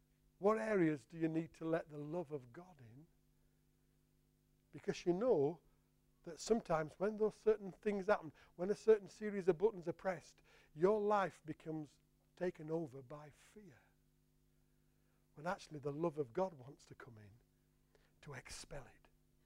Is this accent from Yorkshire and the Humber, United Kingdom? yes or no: yes; Yorkshire and the Humber, United Kingdom; because I'm from Yorkshire, so my surroundings as a young lad were all to do with coal mining.